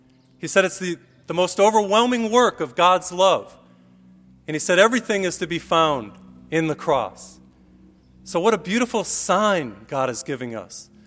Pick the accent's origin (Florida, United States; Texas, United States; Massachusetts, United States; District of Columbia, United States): Massachusetts, United States; Springfield; I grew up in Massachusetts, in Springfield, Massachusetts. So the place that I went to school was the University of Massachusetts.